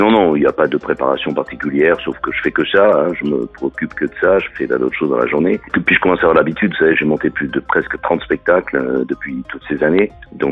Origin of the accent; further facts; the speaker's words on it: Marseille, Provence-Alpes-Côte d'Azur, France; Oh oui, parce que je suis marseillais